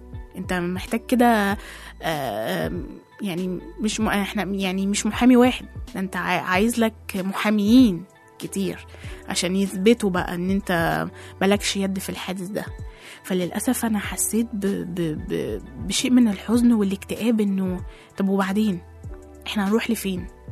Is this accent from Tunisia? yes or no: no; Egypt; انا كمواطن مصري ماليش اي واسطة لا في الشرطة ولا في الجيش، انا مواطن مصري عادي جدا.